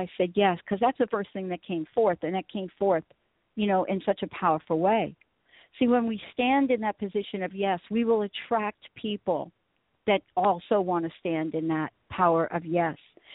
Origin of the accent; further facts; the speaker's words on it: Bronx, New York, United States; I'm like I'm a girl from the Bronx. I was born in the Bronx. That's where I come from.